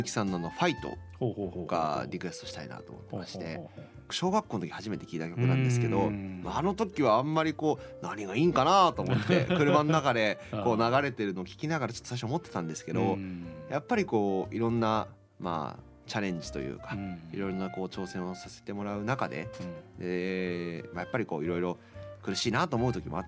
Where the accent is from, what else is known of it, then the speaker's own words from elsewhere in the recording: Toyama, Japan; 富山をずっと意識して生きてるわけではなくても、うん、富山愛みたいなものは、うん、なんかこう逆にね、外に行くことですごくこう、うん、意識することは増えたなって思いますね。